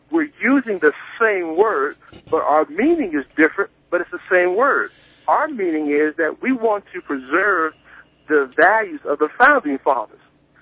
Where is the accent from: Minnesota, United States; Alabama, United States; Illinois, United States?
Alabama, United States; Well, you're exactly right. And I grew up in Alabama.